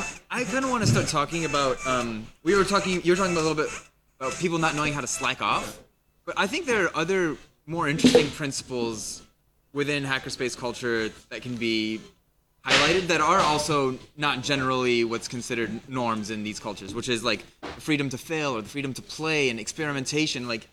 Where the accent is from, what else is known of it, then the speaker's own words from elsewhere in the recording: United States; Like where I grew up, I grew up in the States.